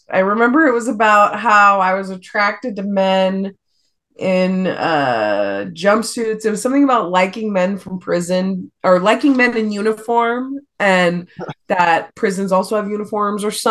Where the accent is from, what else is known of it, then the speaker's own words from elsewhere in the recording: Nevada, United States; And I'm from Nevada. In the desert, we don't have bugs.